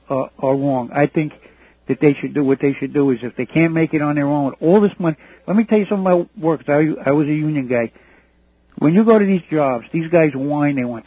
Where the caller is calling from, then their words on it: Deer Park, United States; Deer Park.